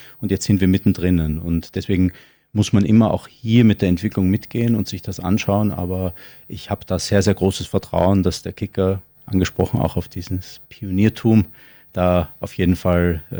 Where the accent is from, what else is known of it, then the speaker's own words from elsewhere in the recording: Austria; als Österreicher sage ich jetzt mal eine Ski-Alpin-Analogie